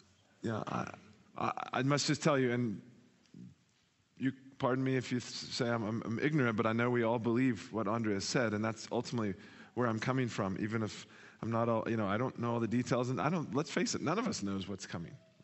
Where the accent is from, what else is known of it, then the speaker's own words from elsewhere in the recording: Zimbabwe; Guys, I'm from Zimbabwe.